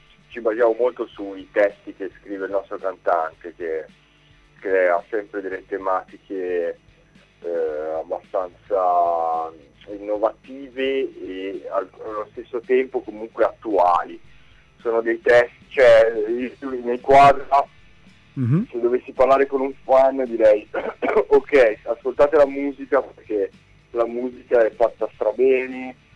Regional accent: Vigevano, Lombardy, Italy; No, noi in realtà siamo di Vigevano.

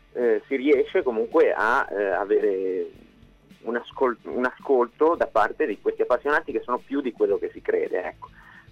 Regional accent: Genoa, Liguria, Italy; now in Livorno, Italy; io sono genovese ma sono trasferito a Livorno da qualche anno

